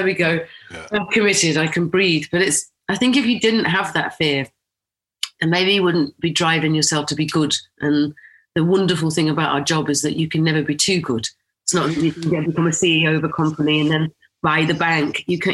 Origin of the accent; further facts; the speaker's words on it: Rochdale, North West England, United Kingdom; We had a middle school system where I grew up in Rochdale